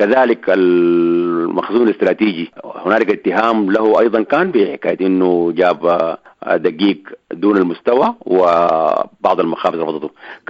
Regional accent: Khartoum, Sudan; لا تعرف كم مخبز عندنا في الخرطوم في ولاية الخرطوم

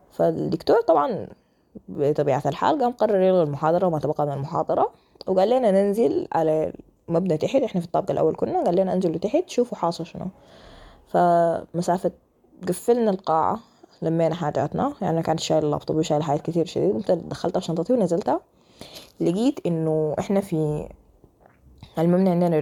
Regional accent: Khartoum, Sudan; moved away as an adult; now in Cairo, Egypt

